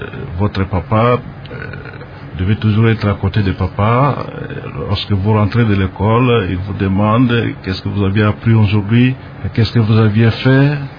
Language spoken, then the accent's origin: French; Guané, Bas-Uélé, DR Congo; J'ai grandi à Guané, j'ai fait mes études primaires à Guané, études secondaires à Kisangani et l'université à Kinshasa, à l'Institut Pédagogique National.